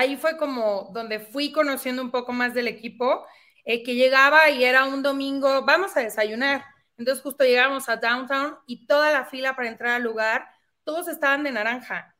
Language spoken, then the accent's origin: Spanish; Colima, Mexico; now in Mexico City, Mexico; Yo originalmente soy de Colima, okay. Radico en la Ciudad de México ya hace más de 14 años